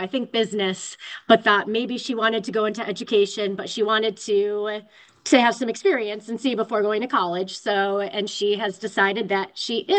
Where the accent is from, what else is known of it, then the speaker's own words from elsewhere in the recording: Michigan, United States; now in Georgia, United States; I'm from Michigan originally, went to Michigan State.